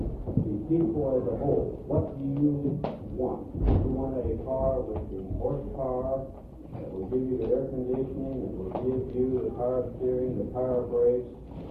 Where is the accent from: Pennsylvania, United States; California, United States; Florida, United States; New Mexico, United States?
California, United States; I'm from Southern California, and last year in our town we had several days at the interruptible service